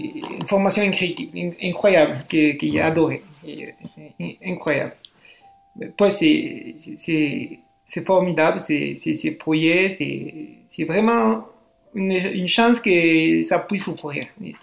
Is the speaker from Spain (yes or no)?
yes; Spain; French is a second language; je suis retourné chez moi en Espagne